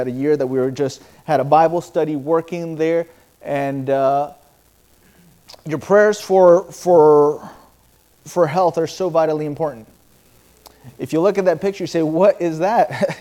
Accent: Caracas, Capital District, Venezuela; now in United States; if you stand on the top floor, you can actually see the building where I grew up in Caracas.

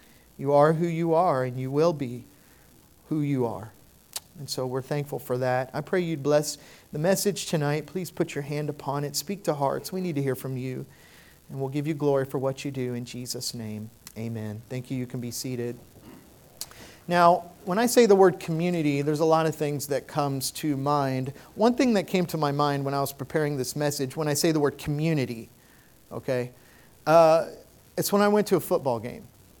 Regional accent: Oklahoma, United States; I am from Oklahoma. You can go ahead and say amen. Anyway, so I'm from Oklahoma. I was raised in a family who are Oklahoma Sooners fans, which is a football team in Oklahoma

